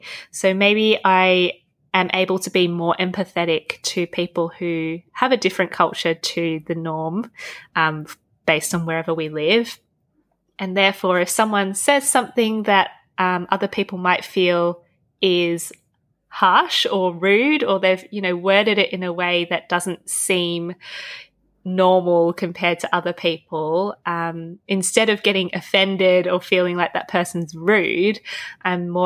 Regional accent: Australia; also born or lived in Hong Kong; So my, I guess, heritage is Chinese. I was born in Hong Kong, but my mum and dad and I moved to Australia when I was just 8 months old. So I guess I was born into a Chinese family and grew up in Australia.

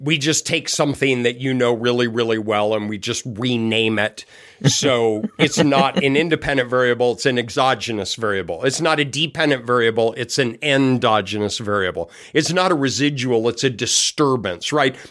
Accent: Colorado, United States; also born or lived in Arizona / California / North Carolina; So I grew up in Colorado and spent my whole all the way through postdoc on the West Coast. I was in Arizona and California.

